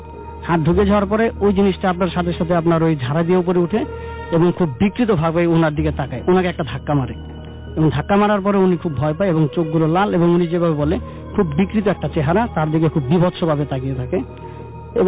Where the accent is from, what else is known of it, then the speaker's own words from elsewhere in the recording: Dhaka, Dhaka Division, Bangladesh; এসেছি জান্নাতবাগ কামরাঙ্গীর থেকে।